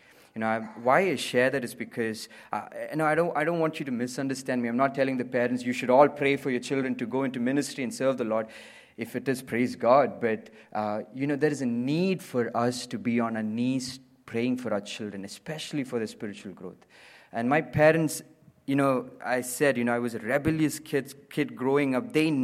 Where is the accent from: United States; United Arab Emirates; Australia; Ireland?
United Arab Emirates; Abu Dhabi; I was born and raised in Abu Dhabi. It's a state, capital state in United Arab Emirates. I grew up in a Christian family